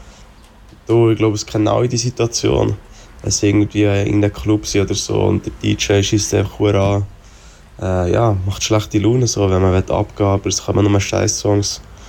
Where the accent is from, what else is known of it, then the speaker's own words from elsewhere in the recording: Bern, Switzerland; Ich komme aus dem Westen von Bern und mache Musik.